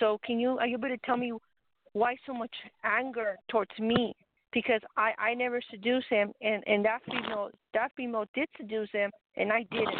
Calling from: Arizona, United States

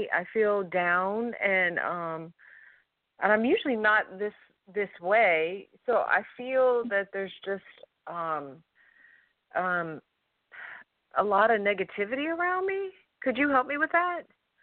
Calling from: Louisiana, United States; from Louisiana.

